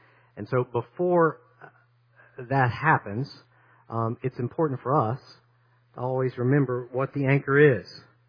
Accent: Tennessee, United States; My family, we grew up in East Tennessee, going to the lake a lot of times on weekends, and we had a houseboat.

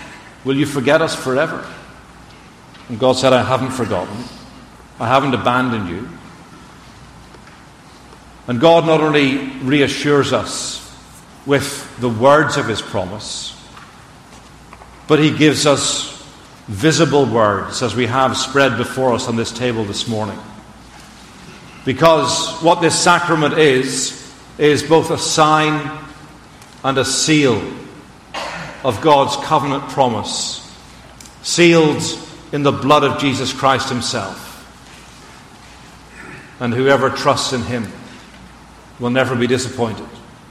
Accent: Northern Ireland, United Kingdom; When we were growing up in Ireland, in the midst of the troubles

